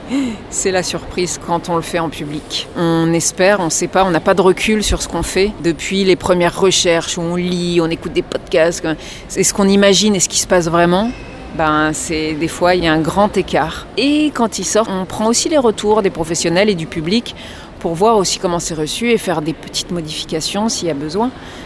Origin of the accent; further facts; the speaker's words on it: Brittany, France; je suis originaire de Bretagne.